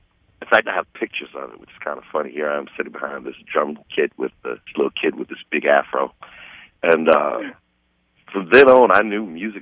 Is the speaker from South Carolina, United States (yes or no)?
yes; Charleston, South Carolina, United States; I am from here in Charleston, South Carolina. I've been living here the majority of my life, actually. Moved about a bit, you know, being military and travels and everything like that. But Charleston's my home.